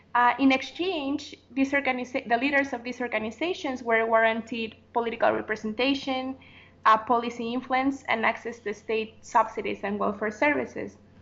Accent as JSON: {"language": "English", "country": "Mexico", "tie": "born or raised there", "said": "I was born and raised in Mexico"}